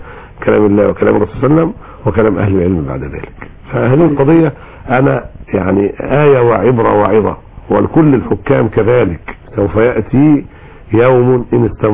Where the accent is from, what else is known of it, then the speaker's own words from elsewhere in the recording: Egypt; الأزمة اللي كانت عندنا في مصر